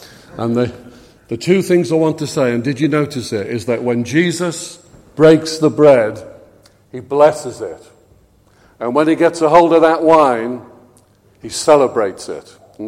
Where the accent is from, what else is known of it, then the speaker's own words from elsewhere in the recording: Birkenhead, North West England, United Kingdom; accent: Scouse; I'm a Scouser, so you might need an interpreter before I'm done here this morning. I come from Birkenhead, which, if you're a true Liverpudlian, you will look down on me.